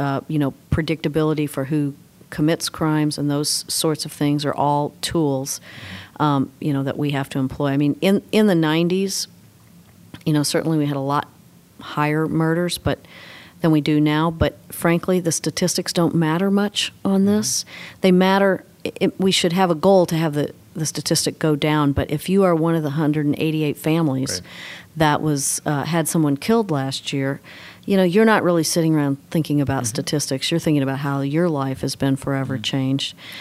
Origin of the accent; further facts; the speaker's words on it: Missouri, United States; also born or lived in Iowa / Fairfield, Illinois; I was born in Iowa. I lived in St. Joe, Missouri, then Fairfield, Illinois. Then I graduated from high school in Moberly, Missouri. Went to college in Kirksville.